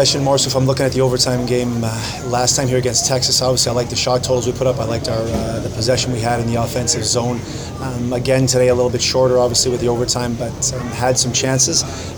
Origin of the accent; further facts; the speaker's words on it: Manitoba, Canada; I was born and raised in Manitoba. I know what that logo means